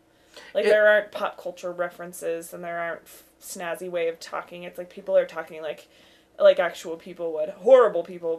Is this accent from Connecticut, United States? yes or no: no; Salt Lake City, Utah, United States; And we're from Salt Lake, and we're just